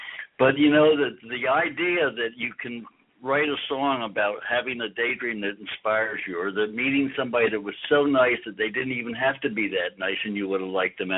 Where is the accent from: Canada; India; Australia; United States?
United States; St. Augustine, Florida; I'm a lifelong sailor. I grew up in St. Augustine, Florida, and where I learned how to sail very young